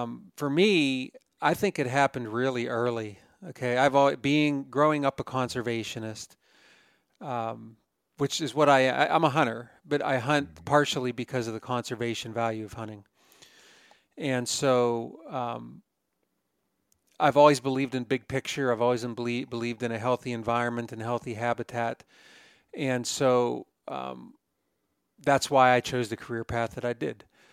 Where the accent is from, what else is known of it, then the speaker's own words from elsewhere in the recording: Pennsylvania, United States; Growing up in Pennsylvania, especially when I did, you're quite a bit younger than I am